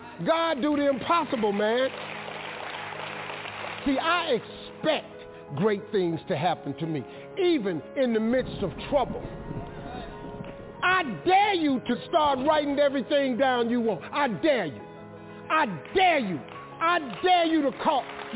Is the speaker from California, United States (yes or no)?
no; Welch, West Virginia, United States